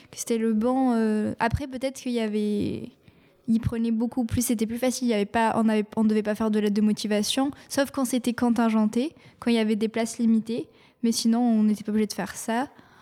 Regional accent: Montauban, Occitanie, France; Je venais de Montauban, du coup, j'étais prioritaire vu que c'était ma région.

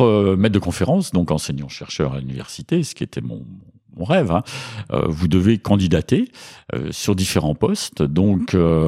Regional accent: Bourgogne-Franche-Comté, France; accent: Franche-Comté; je suis originaire de Franche-Comté, comme mon accent ne l'indique plus, mais non. Je n'ai pas l'accent de Toulouse. J'ai perdu mon accent franc-comtois. Alors je suis à moitié suisse par ma mère aussi

